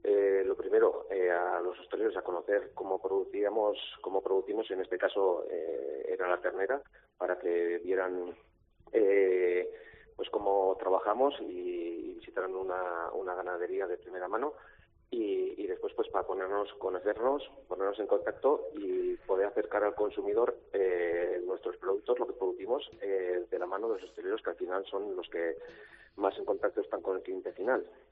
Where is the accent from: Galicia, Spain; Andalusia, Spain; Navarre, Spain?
Navarre, Spain; Izal; el día 30 de noviembre nos reunimos en Izal, en mi pueblo